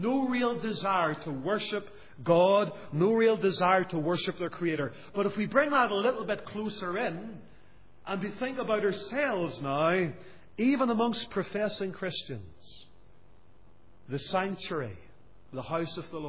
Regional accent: Lisburn, Northern Ireland, United Kingdom; My hometown of Lisburn is the same. Dozens of Presbyterian churches in the borough.

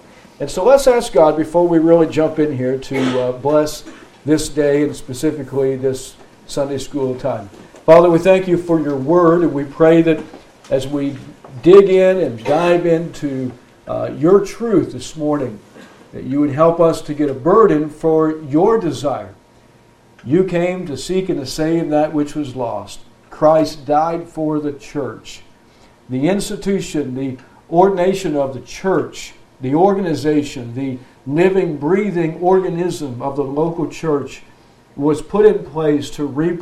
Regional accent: Florida, United States; also born or lived in Indiana; now in Tennessee, United States; I am from Tennessee now. I'm not from there originally. I grew up in South Florida, was born on a farm in Indiana.

